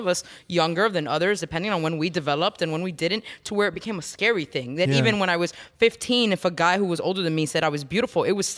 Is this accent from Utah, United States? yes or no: no; Hialeah, Florida, United States; this is another aspect that kind of comes back into my, like, Hispanic background, is that I grew up in Hialeah